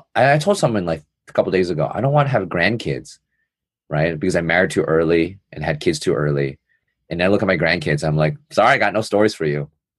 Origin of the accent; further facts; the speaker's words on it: New York City, New York, United States; Because I definitely feel like when I grew up in New York City, the majority of people who I got into a lot of issues with were other Asian American men who want to tear me down.